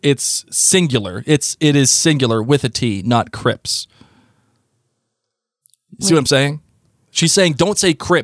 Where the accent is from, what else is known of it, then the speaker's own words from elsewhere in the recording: Denmark; I'm Danish. So... I'm from Denmark.